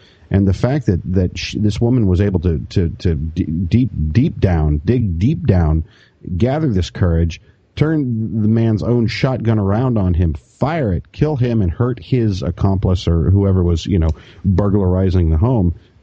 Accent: Colorado, United States; I actually spent a lot of time growing up in the Rocky Mountains out in Colorado

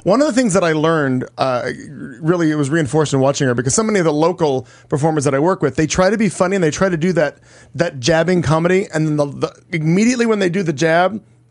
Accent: Joplin, Missouri, United States; it's interesting to have a pride event of some sort taking part in my hometown of Joplin, Missouri.

